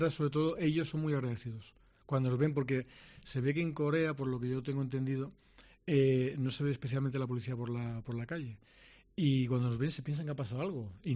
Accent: England, United Kingdom; Spanish is a second language; yo, por ejemplo, soy inglés

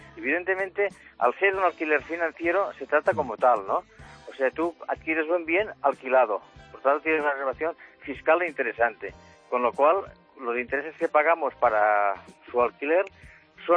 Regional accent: Spain; aquí en España, uh-huh, utilizaríamos el español, por algo somos españoles.

